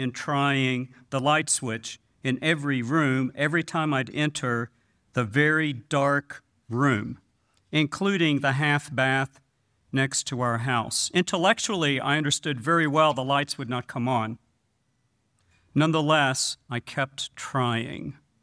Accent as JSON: {"language": "English", "town": "Louisville", "region": "Kentucky", "country": "United States", "tie": "born or raised there", "said": "And it was the last of a 4-day employment workshop in my hometown of Louisville, Kentucky."}